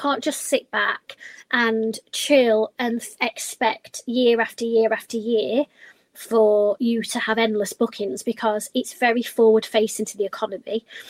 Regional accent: Blackpool, North West England, United Kingdom; I was just making contacts and chatting and saying, I'm from Blackpool, I'm finding all of these deals.

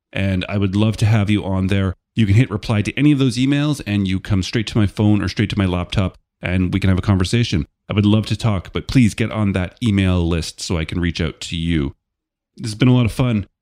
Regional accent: Canada; being a Canadian myself

